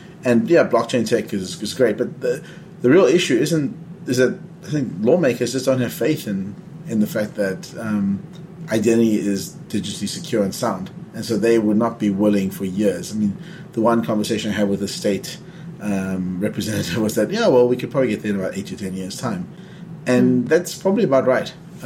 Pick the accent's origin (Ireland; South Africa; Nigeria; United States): South Africa; And I'm from South Africa. I grew up under apartheid.